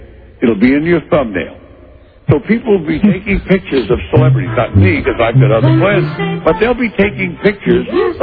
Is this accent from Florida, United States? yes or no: no; Detroit, Michigan, United States; born there